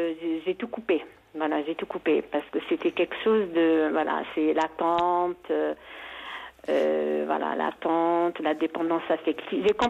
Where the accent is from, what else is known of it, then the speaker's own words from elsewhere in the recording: Algeria; now in France; Moi, je viens des montagnes. Je suis algérienne d'origine, voilà.